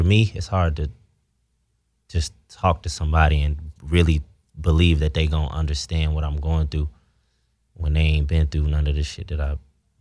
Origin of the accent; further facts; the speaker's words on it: Ohio, United States; And I'm from Ohio where it's segregated, where like a black kid in a white neighborhood, you know what I mean?